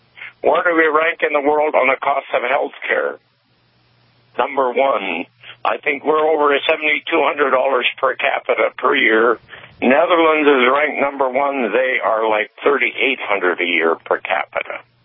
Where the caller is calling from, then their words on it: Minot, North Dakota, United States; Yes, I'm calling from Minot.